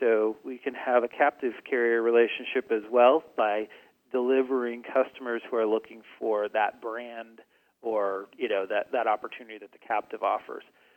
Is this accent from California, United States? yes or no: no; Erie, Pennsylvania, United States; I, out of college, got a job with a company called Erie Insurance. It's in my hometown, so it was an easy find for me.